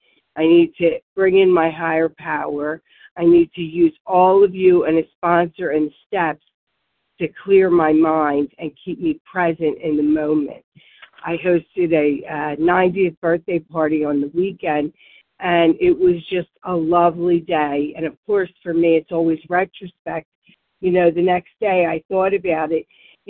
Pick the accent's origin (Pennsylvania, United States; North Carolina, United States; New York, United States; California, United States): Pennsylvania, United States; Warminster; I'm from Warminster, Pennsylvania, and so grateful to be recovered